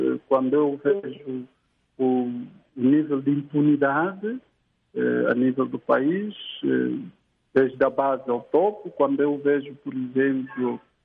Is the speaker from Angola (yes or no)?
yes; Angola; como africano, como angolano